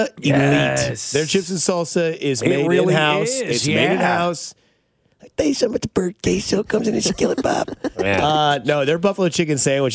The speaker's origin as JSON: {"language": "English", "town": "Blue Springs", "region": "Missouri", "country": "United States", "tie": "born or raised there", "said": "But no, growing up in Blue Springs, Missouri, the Independence Center"}